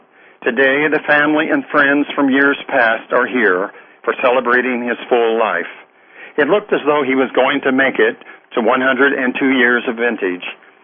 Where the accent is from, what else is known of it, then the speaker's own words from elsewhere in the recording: Enid, Oklahoma, United States; When I was a little boy, literally on a basis of sitting next to my mother in Enid, where was my hometown